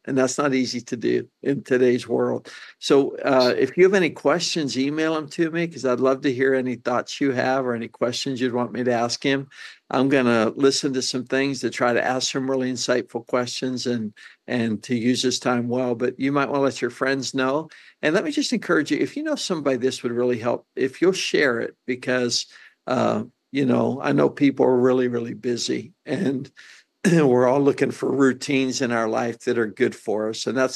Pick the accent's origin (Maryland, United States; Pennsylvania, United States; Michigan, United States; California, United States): Pennsylvania, United States; Pittsburgh; I'm from Pittsburgh. We don't have hurricanes in Pittsburgh.